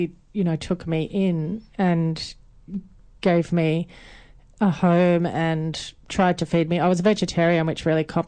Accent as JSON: {"language": "English", "town": "Katoomba", "region": "New South Wales", "country": "Australia", "tie": "born or raised there", "also_born_or_lived": "Sydney", "said": "so when I was in about grade five, we moved from Sydney, Western Sydney, up to Katoomba."}